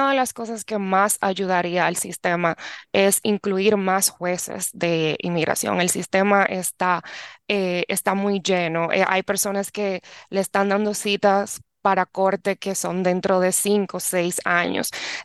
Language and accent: Spanish; Dominican Republic; also born or lived in New York, United States; yo soy dominicana. Yo soy dominicana. Yo nací en Nueva York, pero me crié en la República Dominicana.